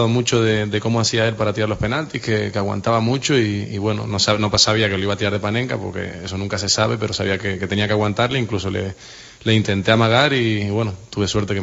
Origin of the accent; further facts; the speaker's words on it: Tenerife, Canary Islands, Spain; Sí, nosotros somos de Tenerife y allí está mi padre, mi hermano